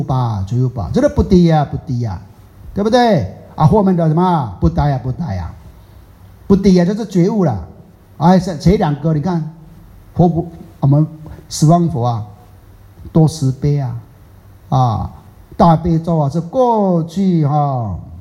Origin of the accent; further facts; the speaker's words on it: Fujian, China; 所以我们福建话有一句话叫做